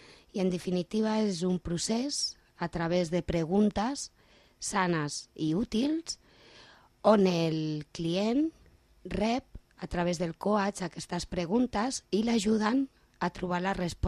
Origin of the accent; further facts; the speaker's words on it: Barcelona, Catalonia, Spain; now in L'Ametlla, Spain; jo vinc de Barcelona, estic visquent aquí a l'Atmella